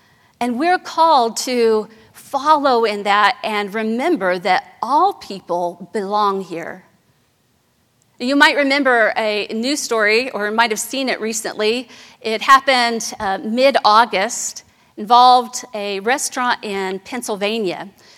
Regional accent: Soweto, Gauteng, South Africa; Growing up in Soweto, our dream was to put another room on the house, maybe have a driveway

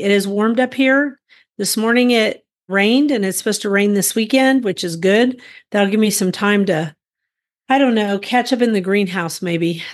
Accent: Guthrie, Oklahoma, United States

